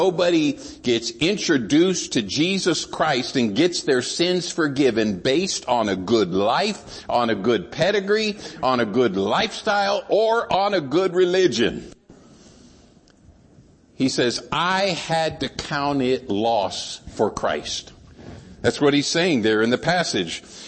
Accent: United States; It's like, man, the Lord was good, and I was born here, and I was able to have opportunity.

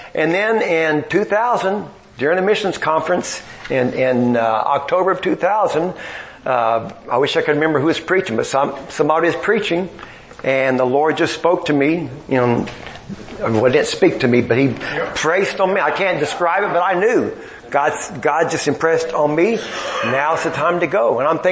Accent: San Antonio, Texas, United States; I grew up in San Antonio just like her and never took language, never studied, never thought, why do I need it, you know?

